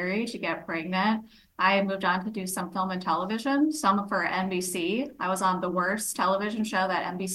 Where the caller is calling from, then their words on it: Lancaster, Pennsylvania, United States; I'm calling you from Land of the Amish, Lancaster, Pennsylvania.